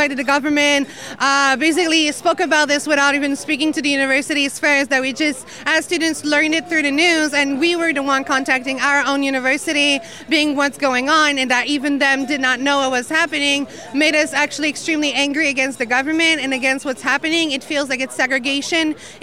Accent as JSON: {"language": "English", "region": "Quebec", "country": "Canada", "tie": "born there", "said": "So I was born here in Quebec. It doesn't even affect me personally."}